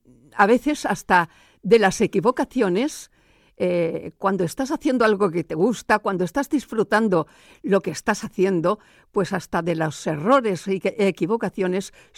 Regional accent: Monóvar, Valencian Community, Spain; born there; porque yo soy nacida en Monóvar

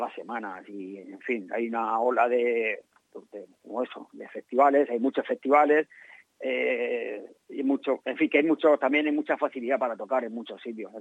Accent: Alicante, Valencian Community, Spain; pero no ir, no tocar en Alicante, que es mi tierra, ¿sabes?

